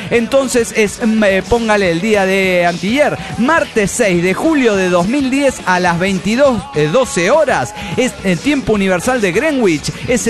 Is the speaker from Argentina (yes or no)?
no; Mexico City, Mexico; now in Ohio, United States; del DF mexicano.